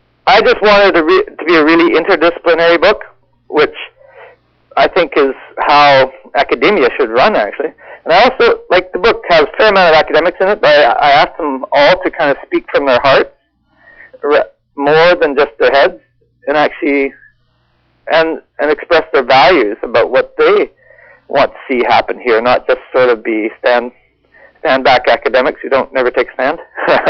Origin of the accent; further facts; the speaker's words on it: Canada; But anyways, I like being Canadian, and I like our distinct identity that's developed.